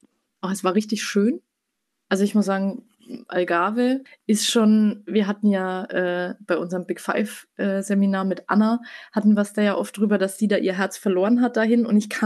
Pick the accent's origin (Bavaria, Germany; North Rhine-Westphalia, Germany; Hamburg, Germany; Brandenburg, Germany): Bavaria, Germany; der hat früher bei uns in Bayreuth, also ist 20 Kilometer von mir daheim weg, eine Diskothek gehabt